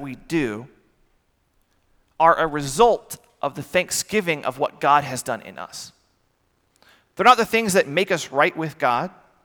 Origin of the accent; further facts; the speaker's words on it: United States; Yet how easy is it for me as an American to take for granted the rights and privileges that I have as a citizen of this country?